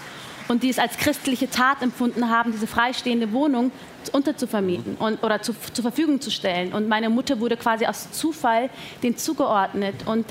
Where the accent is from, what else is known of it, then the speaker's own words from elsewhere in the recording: Erding, Bavaria, Germany; Also ich bin ja hier geboren. Ich bin in Erding geboren.